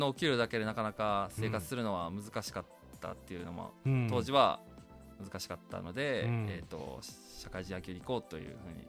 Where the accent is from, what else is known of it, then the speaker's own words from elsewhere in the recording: Awa, Tokushima, Japan; 出身は、徳島県の阿波市というところ。